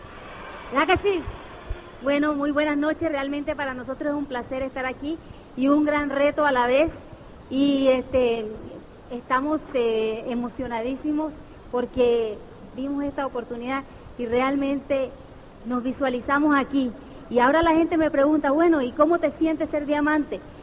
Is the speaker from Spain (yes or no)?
no; Nicaragua; born there; Para comenzar con mi historia, bueno, yo nací en Nicaragua.